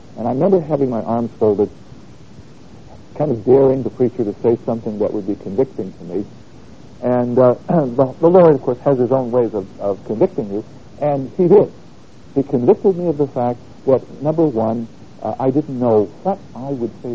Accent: Boston, Massachusetts, United States; I remember growing up in a what I would call the Sons area of the city of Boston, where I grew up, my hometown.

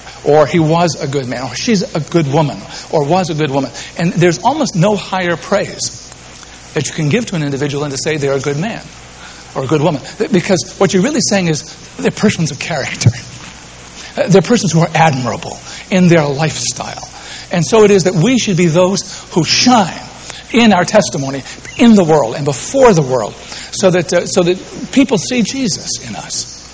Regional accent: New England, United States; I come from New England, and it's said that we're a little buttoned up, or a little bit more reserved.

